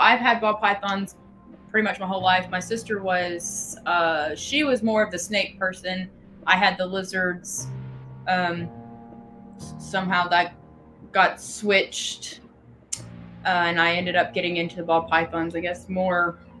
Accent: Nixon, Texas, United States; I'm South Texas. Lived 3 years in East Texas. That's how I met him. I'm from the San Antonio area. Nobody knows where Nixon is.

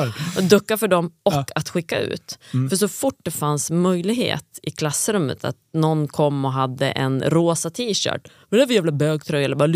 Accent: Virsbo, Västmanland County, Sweden; jag är från Virsbo, en liten ort, 2000 invånare, bruksort. Väldigt mycket jante.

